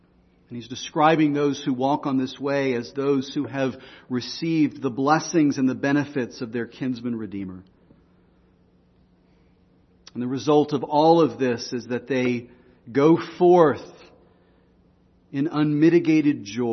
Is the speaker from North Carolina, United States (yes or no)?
no; Texas, United States; when I was growing up in West Texas, you could see those railroad tracks from afar off